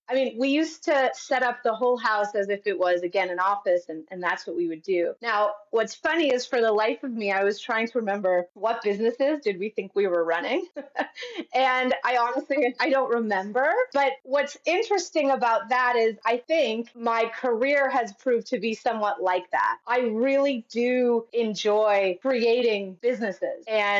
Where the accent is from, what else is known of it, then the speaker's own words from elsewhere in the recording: Chicago, Illinois, United States; now in Canada; So I actually grew up in Chicago. I'm an American. And I used to say that I was an aspiring Canadian, but I officially became Canadian in October.